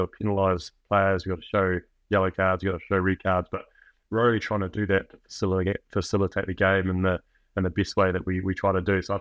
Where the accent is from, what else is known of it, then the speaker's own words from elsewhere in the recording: New Zealand; growing up in New Zealand, love rugby, love watching the All Blacks, want to be involved, love playing, grew up playing.